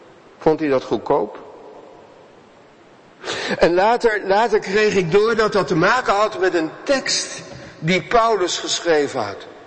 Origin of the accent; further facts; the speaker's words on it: Delft, South Holland, Netherlands; Ik kom uit Delft.